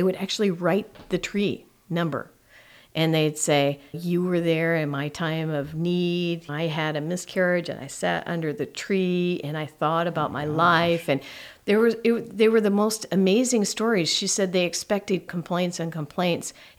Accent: Midwest, United States; But I'm from the Midwest

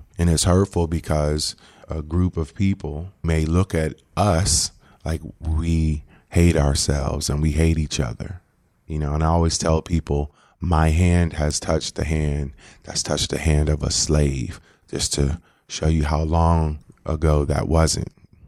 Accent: Syracuse, New York, United States; I was raised in Syracuse, New York. For the most part, my immediate family was very tight.

